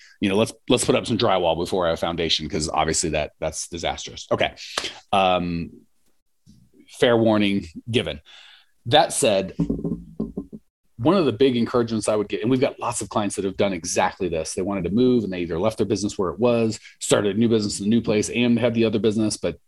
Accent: Phoenix, Arizona, United States; I'm 47. I've been born and raised in Phoenix, lived there 97% of my life.

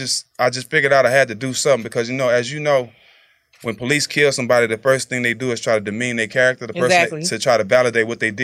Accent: Texas, United States; I'm from Texas. I was buying foes for $40 in 95, 94.

